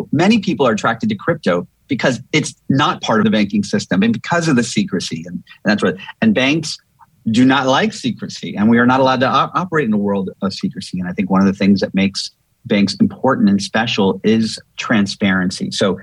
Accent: Miami, Florida, United States; And so for the first time, at least in my lifetime, and I'm born and raised in Miami

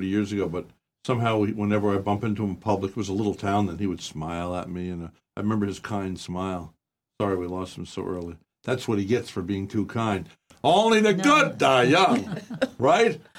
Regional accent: Poughkeepsie, New York, United States; My nephew lives up there. I'm from Poughkeepsie over the border there.

